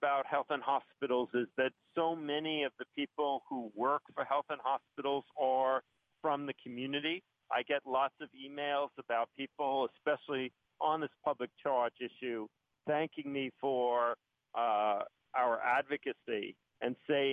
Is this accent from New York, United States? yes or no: yes; Brooklyn, New York, United States; I was born in Brooklyn, so I'm a native New Yorker, and it's been a life dream to be able to run the system in my own hometown